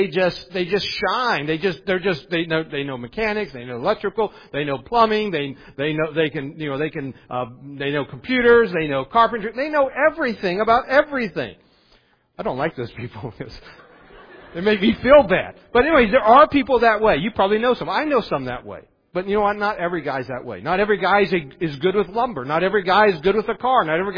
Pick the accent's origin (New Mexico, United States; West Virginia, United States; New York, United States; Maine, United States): West Virginia, United States; When growing up in West Virginia, when I lived on the farm, we were right near the river.